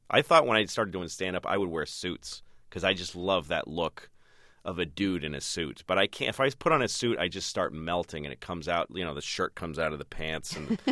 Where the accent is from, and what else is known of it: Newton, Massachusetts, United States; born or raised there